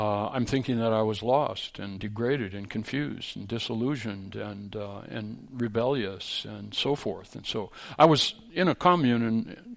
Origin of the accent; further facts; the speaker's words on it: Minneapolis, Minnesota, United States; There was a little church up in north central Minnesota. I come from that territory. Really, I was raised in Minneapolis.